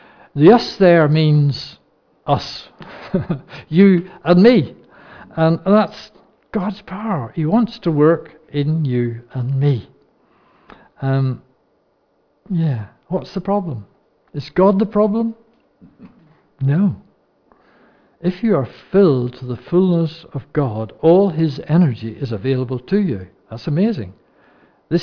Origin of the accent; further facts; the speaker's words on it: Northern Ireland, United Kingdom; I said, no, I'm not. I'm from Northern Ireland.